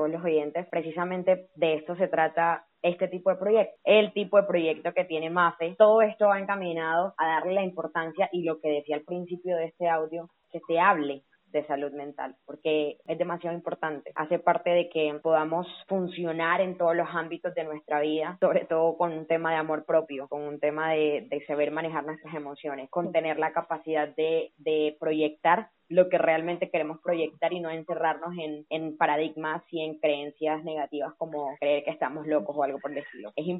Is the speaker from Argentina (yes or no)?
no; Mompós, Bolívar, Colombia; ambas somos de Monpos, que es de donde yo soy y donde crecí.